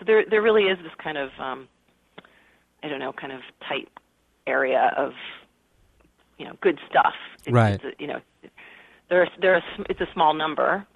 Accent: Connecticut, United States; also born or lived in New York; I was born in New York. I grew up mostly in Connecticut, and then went to college in Massachusetts, and then moved back to New York

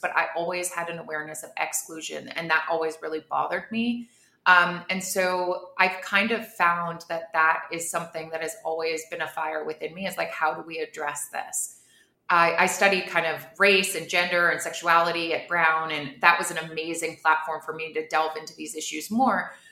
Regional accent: Bermuda; also born or lived in United States / United Kingdom; So I was born and raised in Bermuda, and then I did my schooling here. Then I left when I was 17 to go to Brown. Did my undergrad there, did grad school in the UK, lived in the US for a while, Philly, Boston, traveled all over, moved home right before the pandemic.

